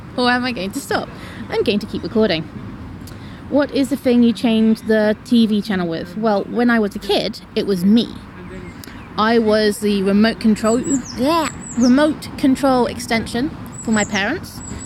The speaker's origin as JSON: {"language": "English", "region": "London", "country": "United Kingdom", "said": "Where am I from? I'm from London. Very, very, very London."}